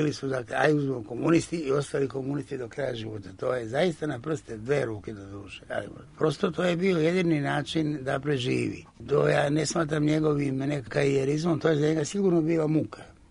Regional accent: Užice, Šumadija and Western Serbia, Serbia; mi smo iz Užica i tako

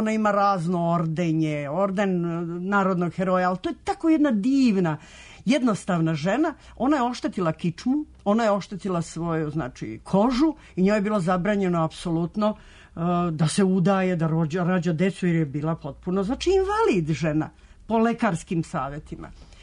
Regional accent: Belgrade, Serbia; ja sam rekla da sam Srpkinja, da dolazim iz Beograda

